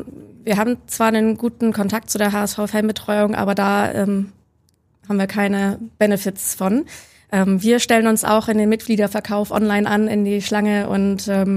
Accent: Hamburg, Germany; now in Munich, Germany; Nur weil ich jetzt in München wohne, heißt das nicht, dass Hamburg nicht eigentlich meine Heimat und meine Perle ist.

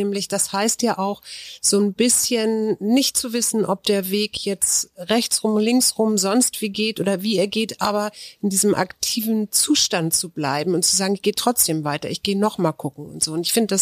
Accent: Germany; weil ich bin auch an der Elbe groß geworden.

